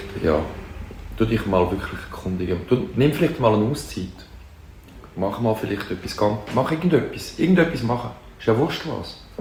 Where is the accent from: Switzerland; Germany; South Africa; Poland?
Switzerland; Zurich; Im Seefeld.